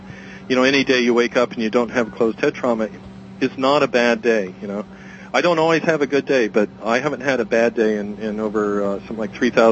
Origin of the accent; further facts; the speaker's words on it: New Jersey, United States; oh crap, I'm from Jersey.